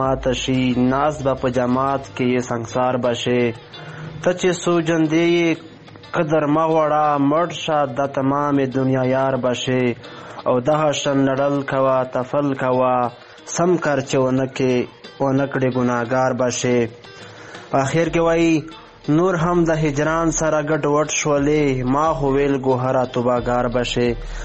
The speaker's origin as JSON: {"language": "Pashto", "town": "Bannu", "region": "Khyber Pakhtunkhwa", "country": "Pakistan", "said": "د پاکستان بنو زیلی څخه یم."}